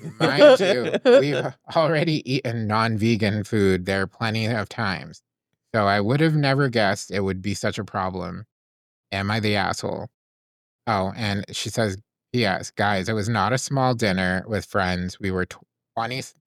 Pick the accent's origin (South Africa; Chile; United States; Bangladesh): Chile; I am from Chile and my friends love our food.